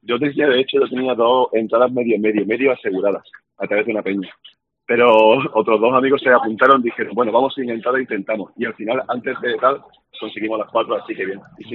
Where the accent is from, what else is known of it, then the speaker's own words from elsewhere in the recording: Málaga, Andalusia, Spain; now in Rincón de la Victoria, Spain; yo llevo un año viviendo en el Rincón. Soy de Málaga, de la Luz, vaya, malagueño.